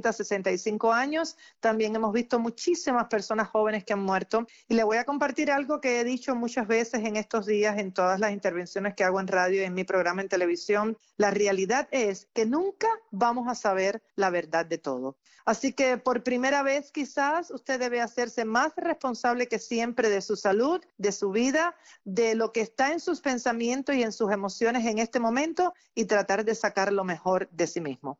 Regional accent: Cuba; born there; Un abrazo desde la distancia a toda mi querida gente de mi país natal, Cuba.

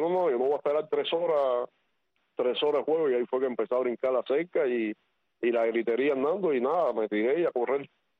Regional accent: Cuba; moved away; yo me recuerdo exacto, salimos de Cuba un 7 de julio del 93 y pasábamos por Miami el 7 de julio.

